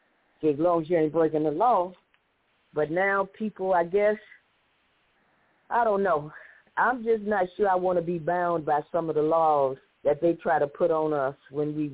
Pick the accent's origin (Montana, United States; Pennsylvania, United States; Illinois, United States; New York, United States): Illinois, United States; Chicago; I was born and raised right here in Chicago.